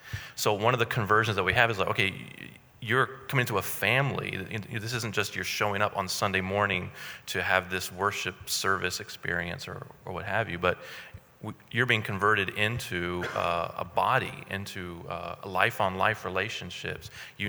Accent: Bible Belt, United States; You know, I saw it, you know, I grew up in the Bible Belt

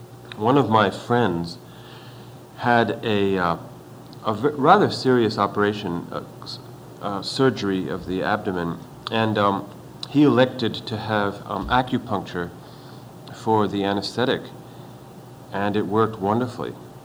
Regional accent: France; I was brought up in France.

